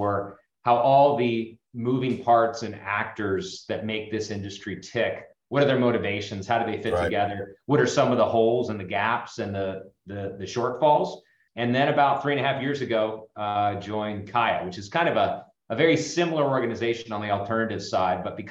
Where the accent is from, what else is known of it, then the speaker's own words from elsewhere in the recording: Virginia, United States; I grew up in Central Virginia where the University of Virginia is, but went to a small sister school over in Fredericksburg